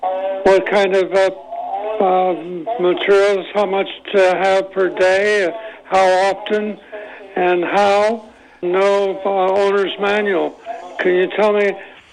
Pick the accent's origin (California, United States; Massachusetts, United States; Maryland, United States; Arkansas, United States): California, United States; San Francisco; now in Scotts Valley, United States; As I said, born and raised in San Francisco, we did not have good thoughts about the folks in Santa Cruz.